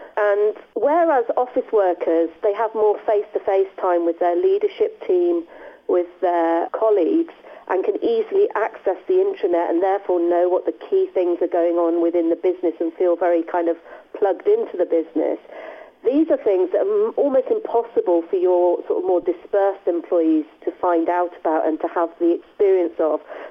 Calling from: Leamington Spa, West Midlands, United Kingdom; I am in Leamington Spa. I would like to say sunny Leamington Spa, but it is really quite miserable here.

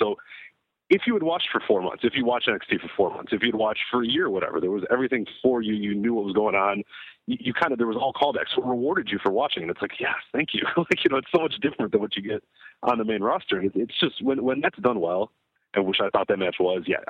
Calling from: Oak Park, Illinois, United States; I'm from Oak Park, Illinois.

